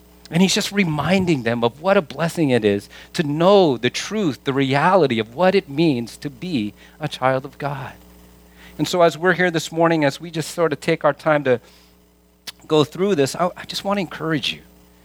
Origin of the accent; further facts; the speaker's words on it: Vallejo, California, United States; I grew up in Vallejo, and if any of you are familiar with Vallejo, it's a rough town. I helped to get that reputation as a young person.